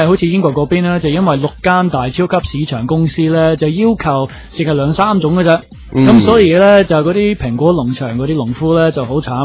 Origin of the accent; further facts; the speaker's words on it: Australia; now in Hong Kong; 我喺澳洲長大啊嘛。